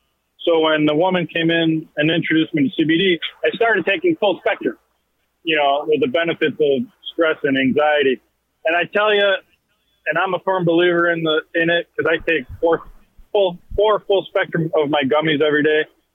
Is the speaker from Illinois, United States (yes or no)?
yes; Chicago, Illinois, United States; So I'm from the Chicago area at the time.